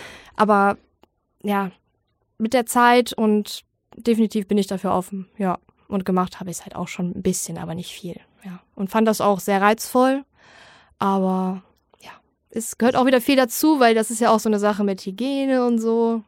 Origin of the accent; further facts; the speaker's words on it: East Germany, Germany; Ich bin ja eigentlich Ossi